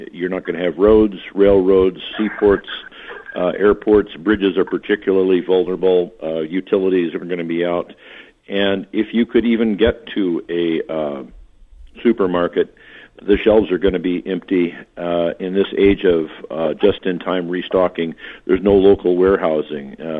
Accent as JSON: {"language": "English", "town": "Anchorage", "region": "Alaska", "country": "United States", "tie": "born or raised there", "lives_now": "Eagle Point, United States", "said": "My hometown is Anchorage, Alaska. I was 17 years old when we experienced a 9.1 earthquake"}